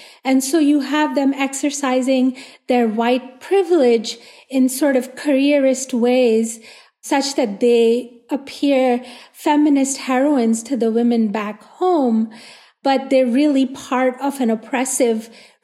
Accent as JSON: {"language": "English", "country": "Pakistan", "said": "I'm not from Afghanistan, but neighboring Pakistan"}